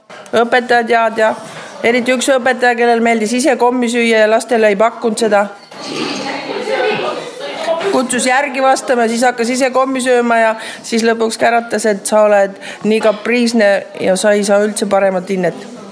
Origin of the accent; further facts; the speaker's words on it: Saare County, Estonia; Et tulin Kavandist, Kavandi kadus ära. Peale teist klassi tulime siia kolmandasse ja siis läksime edasi siit Orissaarde.